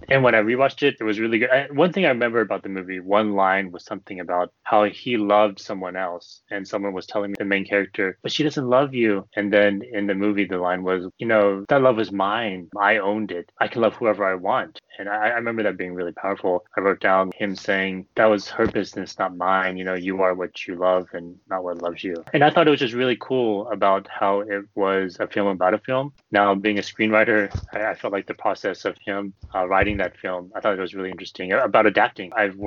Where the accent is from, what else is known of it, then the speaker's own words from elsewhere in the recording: Texas, United States; born there; I am Korean-American. My parents were born in Korea, and then they immigrated here, and I was born in Texas.